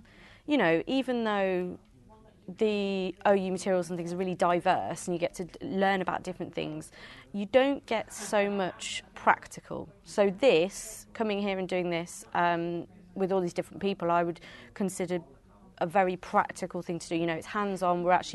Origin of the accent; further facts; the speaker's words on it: Leicester, East Midlands, United Kingdom; I'm from Leicester.